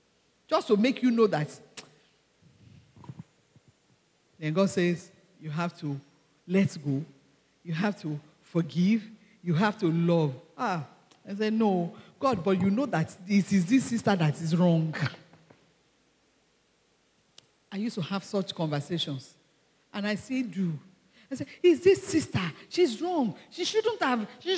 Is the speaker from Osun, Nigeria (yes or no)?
no; Ibadan, Oyo, Nigeria; I grew up in Ibadan. I was born in Ibadan. I grew up in Ibadan.